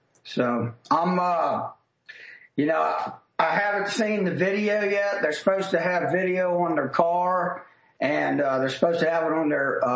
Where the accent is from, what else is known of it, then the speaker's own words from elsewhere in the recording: Louisiana, United States; we're from Louisiana, so we were just going to do some Louisiana cities